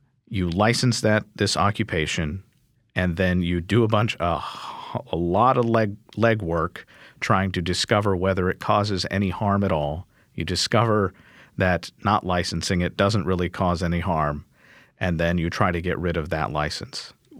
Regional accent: Kentucky, United States; One of those states is my home state of Kentucky.

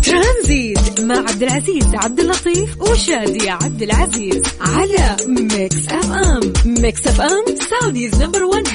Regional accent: Jeddah, Makkah Province, Saudi Arabia; عندنا في جدة إحنا خارج أصلاً، يعني إحنا خارج الكوكب، خارج المجرة، ما يجينا برد.

